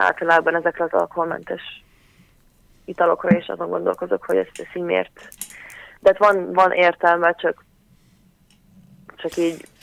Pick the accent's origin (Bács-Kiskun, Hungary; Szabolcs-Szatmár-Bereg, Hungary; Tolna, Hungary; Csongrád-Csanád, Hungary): Csongrád-Csanád, Hungary; Szeged; milyen jó volt így a barátaimmal otthon Szegeden bulizni, iszogatni